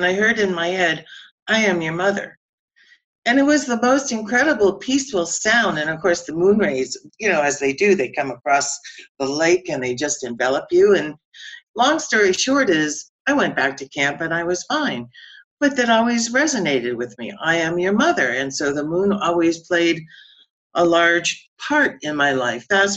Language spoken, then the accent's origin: English; New Jersey, United States; I was growing up in New Jersey in a white Protestant family, church going, blah, blah, blah.